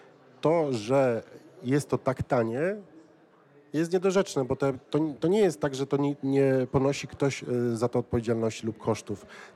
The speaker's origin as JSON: {"language": "Polish", "town": "Łódź", "region": "Łódź Voivodeship", "country": "Poland", "said": "ja jestem z Łodzi, miasta troszkę mniejszego i bardziej kompaktowego"}